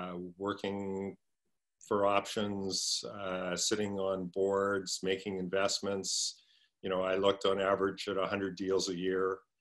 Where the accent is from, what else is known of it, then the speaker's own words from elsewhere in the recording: Edmonton, Alberta, Canada; So I grew up in Edmonton, and when I was in junior high